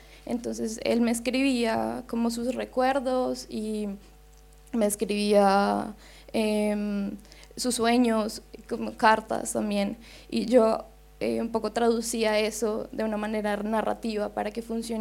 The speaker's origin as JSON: {"language": "Spanish", "country": "Colombia", "said": "nosotros dos somos colombianos, yo no viví la guerra que Juan vivió como en carne propia."}